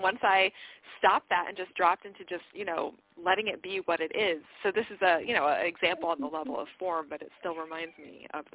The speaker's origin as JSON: {"language": "English", "region": "Florida", "country": "United States", "tie": "born or raised there", "said": "the winters used to really get to me because I grew up in Florida, and so I hated the winters up here."}